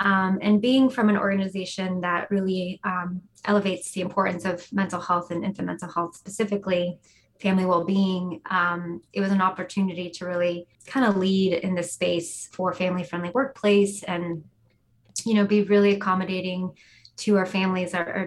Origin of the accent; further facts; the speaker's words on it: Texas, United States; But I grew up in the Fort Bend County area, and now we live in Harris County.